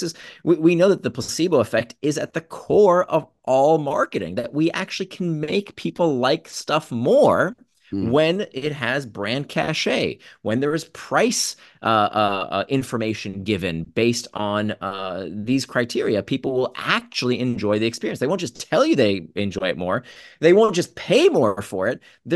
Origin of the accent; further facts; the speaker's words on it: United States; Trix was the brand I used to love growing up in the States